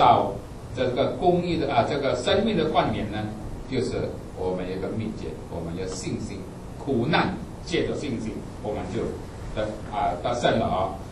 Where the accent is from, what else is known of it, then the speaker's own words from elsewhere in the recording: Indonesia; 我们印尼人很喜欢带金，奇怪一点。